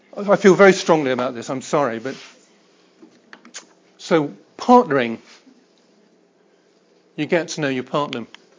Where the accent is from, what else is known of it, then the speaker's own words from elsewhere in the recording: United Kingdom; I understand, because I am very British, and I had for so many years a great English reserve, stiff upper lip, old chap.